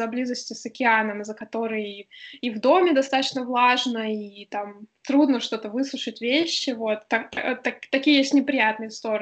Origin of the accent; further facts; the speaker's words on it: Tomsk, Tomsk Oblast, Russia; born there; also born or lived in Brussels, Belgium / Novosibirsk; Я родилась в Томске и отучилась там в университете. Потом я поступила в магистратуру и училась в Бельгии. В Брюсселе жила около года.